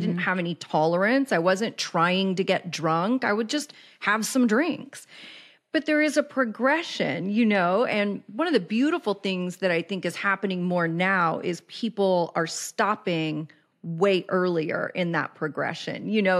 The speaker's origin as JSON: {"language": "English", "town": "Kansas City", "country": "United States", "tie": "born or raised there", "also_born_or_lived": "Los Angeles, United States", "moved": "as an adult", "said": "And I know that sounds weird because I was born and raised in Kansas City, but my first adult formative years on my own as a grown-up were in LA. So I was very"}